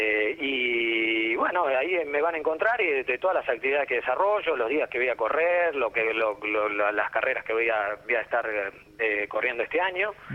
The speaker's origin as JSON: {"language": "Spanish", "town": "Zaira", "region": "Córdoba", "country": "Argentina", "tie": "born or raised there", "said": "yo nací en un pueblo de habitantes en la provincia de Córdoba, que se llama Zaira, es un pueblo muy chiquito, la gente de la zona, como hice deporte toda mi vida, mi infancia la pasé ahí"}